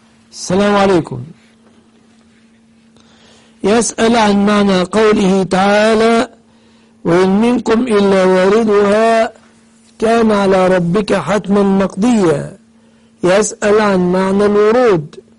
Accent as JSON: {"language": "Arabic", "country": "Egypt"}